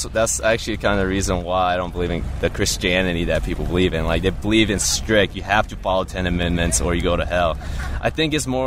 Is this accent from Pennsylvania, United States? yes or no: no; Marietta, Georgia, United States; Marietta.